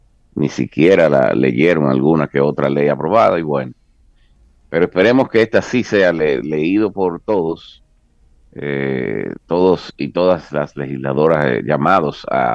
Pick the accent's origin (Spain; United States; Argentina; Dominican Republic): Dominican Republic; nosotros como dominicanos merecemos de sus buenos oficios para que sea aprobado.